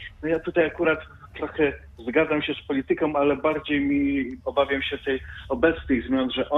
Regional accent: eastern Poland, Poland; now in Poznań, Poland; ja pochodzę ze wschodu Polski, także tam Radia Lublin albo Jedynki słuchałem jako dziecko, ale od ponad 20 lat mieszkam w Poznaniu

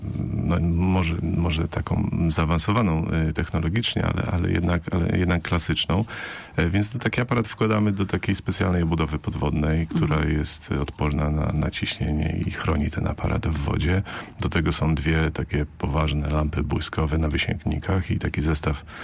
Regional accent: Lower Silesian Voivodeship, Poland; now in Poznań, Poland; No precyzyjnie mówiąc, jestem spod Wrocławia, ale od bardzo wielu lat mieszkam w Poznaniu

